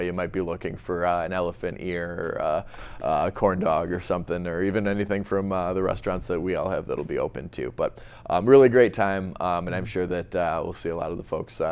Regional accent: Trenton, New Jersey, United States; You know, I grew up in Trenton

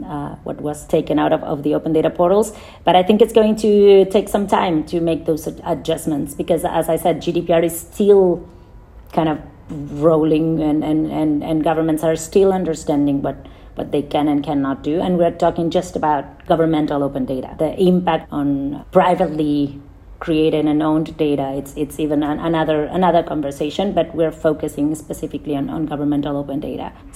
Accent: Argentina; And for example, I come from Argentina.

